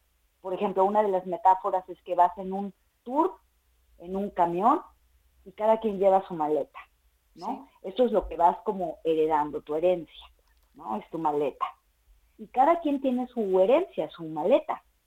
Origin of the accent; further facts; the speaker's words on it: Mexico; Sí, yo soy mexicana y viajo mucho entre México y España.